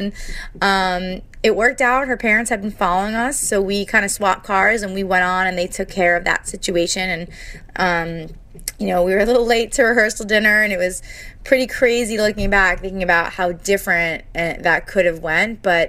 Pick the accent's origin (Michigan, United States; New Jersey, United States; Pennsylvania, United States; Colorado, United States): New Jersey, United States; I'm from New Jersey.